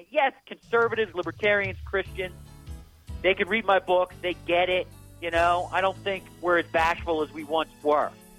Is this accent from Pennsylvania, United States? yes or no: yes; Philadelphia, Pennsylvania, United States; accent: Philadelphia; So, look, I'm from Philadelphia, so I haven't been inculcated with anything.